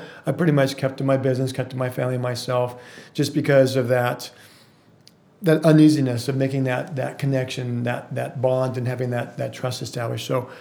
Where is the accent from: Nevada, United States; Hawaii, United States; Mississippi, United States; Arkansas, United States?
Nevada, United States; Las Vegas; also born or lived in Sacramento, California; I was born in Sacramento, California. My mother moved to Las Vegas when I was a baby.